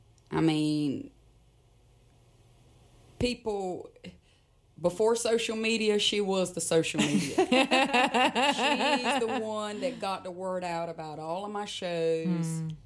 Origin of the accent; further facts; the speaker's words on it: North Carolina, United States; So I grew up on Helland Drive in a two-story log cabin. And growing up, my father's career, which my parents are, you know, they were still married, but his career, like a lot of men in Robeson County, was to work away from home